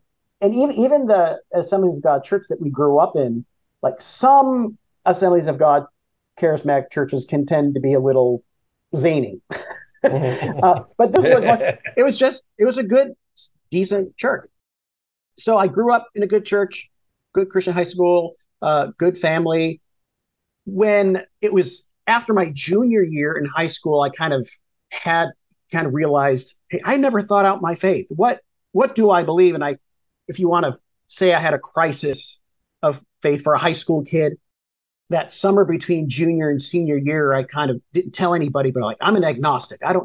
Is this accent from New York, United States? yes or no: no; Wheaton, Illinois, United States; Well, I grew up in Wheaton, Illinois, you know, where Wheaton College is. That's where my parents met there in college, and we just ended up settling there.